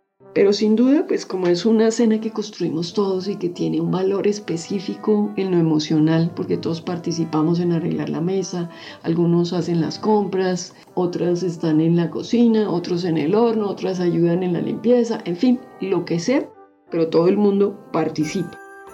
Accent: Bogotá, Colombia; En Bogotá, pues como yo soy de Bogotá, digamos que lo que más recuerdo yo es el ajiaco santafereño.

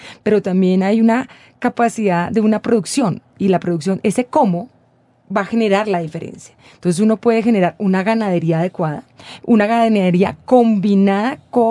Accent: Colombia; en un rincón que más o menos uno como colombiano, que ni siquiera sabe qué es un azaí

